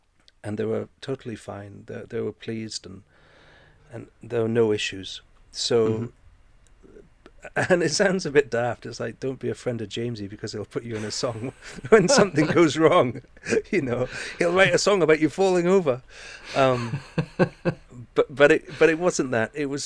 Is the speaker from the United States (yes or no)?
no; Scotland, United Kingdom